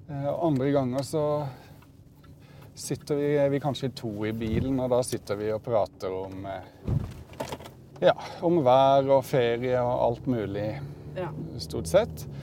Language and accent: Norwegian; Southern Norway, Norway; Hvis jeg hadde kjørt bårebil hjemme på Sørlandet